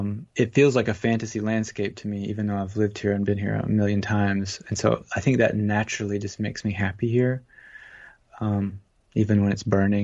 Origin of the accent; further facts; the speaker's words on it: Georgia, United States; And growing up in Georgia, one thing is that it's all closed in.